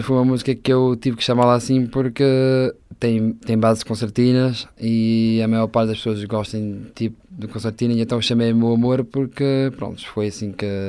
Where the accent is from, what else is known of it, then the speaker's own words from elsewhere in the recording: Portugal; mas não há nada como o nosso Portugal. Festas assim de aldeia, não há nada como o nosso Portugal.